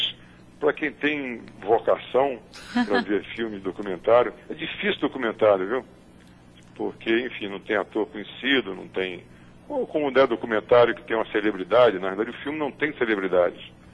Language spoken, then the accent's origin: Portuguese; Brazil; reveladores, assim, dessa questão do Brasil contemporâneo, do qual eu tenho o maior orgulho, assim, como brasileiro.